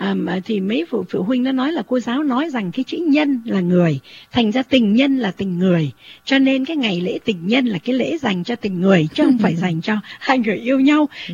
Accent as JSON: {"language": "Vietnamese", "region": "Northern Vietnam", "country": "Vietnam", "said": "có lẽ tại vì mình là người Bắc mà luôn luôn nói chuyện bao giờ cũng dạ."}